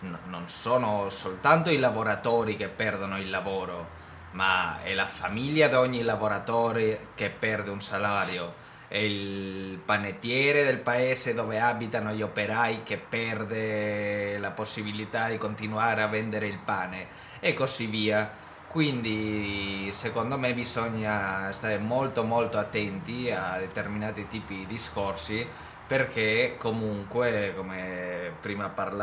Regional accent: Spain; Italian is a second language; now in Italy; sia qua in Italia, sia in Spagna, che comunque da dove vengo io

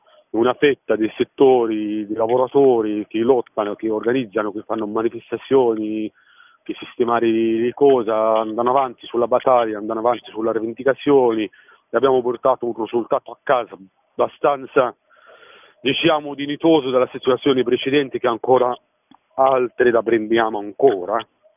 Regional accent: Morocco; Italian is a second language; now in Italy; io sono da 2003 in Italia, non sono italiano, sono da 2003 in Italia, purtroppo lo Stato italiano non conosce a me come italiano, conosce a me come un marocchino di merda

